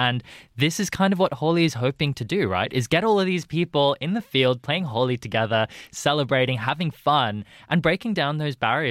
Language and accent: English; Australia; growing up in Australia, especially in a South Asian migrant household